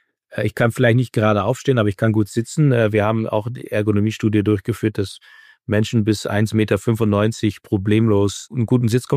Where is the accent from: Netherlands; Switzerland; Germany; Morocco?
Netherlands; German is a second language; Ich komme aus den Niederlanden.